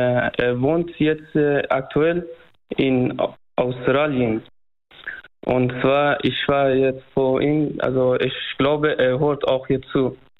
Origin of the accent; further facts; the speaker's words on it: Afghanistan; German is a second language; now in Wiesbaden, Germany; Ja, genau. Ich komme aus Afghanistan.